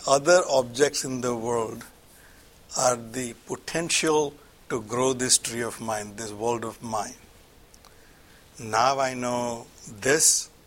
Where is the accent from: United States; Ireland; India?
India; My roots, which used to be somewhere before, let's say India, because I'm from India, my roots were somewhere in India.